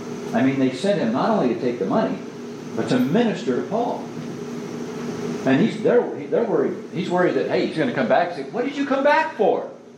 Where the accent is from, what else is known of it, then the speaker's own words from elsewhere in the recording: Iowa, United States; But I'm from Iowa. I was raised in Iowa. My first church was in Iowa. Our families are in Iowa